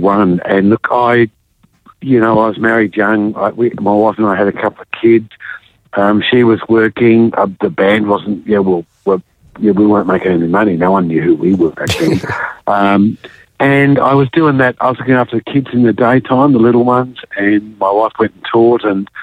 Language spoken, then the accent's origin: English; Australia; I think I'm Australian, but I don't even know what it means to be Australian.